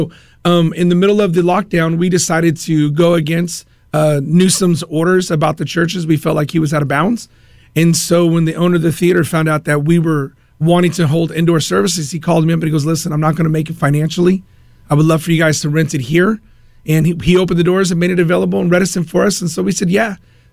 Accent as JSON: {"language": "English", "town": "Stockton", "region": "California", "country": "United States", "lives_now": "Fresno, United States"}